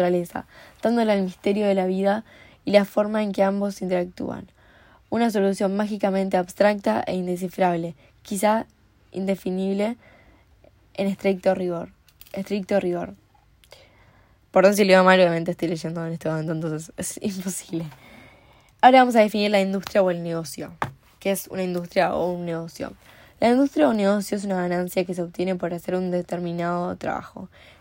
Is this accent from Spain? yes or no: no; Uruguay; tengo 18 años y soy de Uruguay.